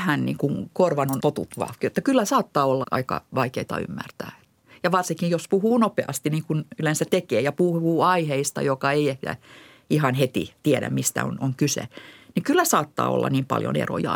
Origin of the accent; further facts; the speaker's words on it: Sipoo, Uusimaa, Finland; Minä tulen itse Sipoosta, niin Sipon murre on minulle tärkeä.